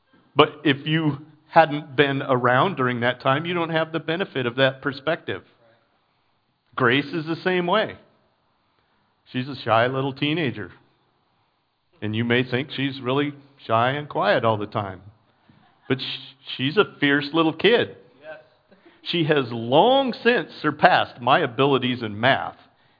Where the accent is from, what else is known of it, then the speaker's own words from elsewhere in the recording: Fairbanks, Alaska, United States; I grew up in Fairbanks.